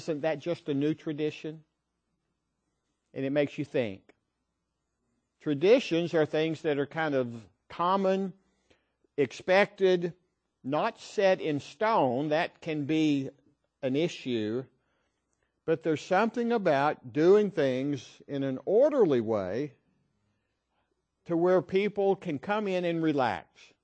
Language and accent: English; the South, United States; I grew up in the South, and we like college football.